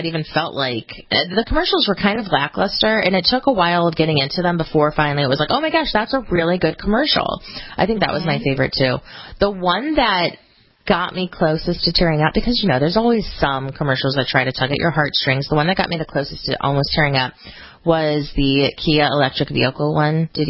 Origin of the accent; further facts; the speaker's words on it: Cleveland, Ohio, United States; And, of course, I'm from Cleveland. I'm a Browns fan